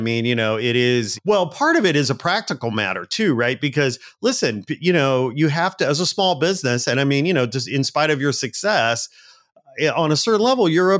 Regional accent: Chicago, Illinois, United States; I was originally from Chicago, and I used to travel and I'd say I'm from Chicago

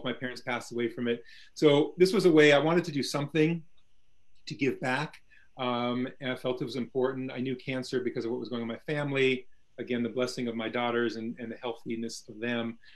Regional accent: Santa Monica, California, United States; also born or lived in San Jose, United States / Phoenix, United States; So I grew up in Santa Monica, California.

